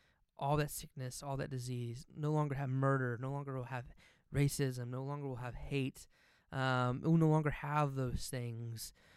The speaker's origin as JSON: {"language": "English", "region": "Oklahoma", "country": "United States", "tie": "born or raised there", "said": "Growing up in Oklahoma, we have this place called Festival Lights in Chickasha."}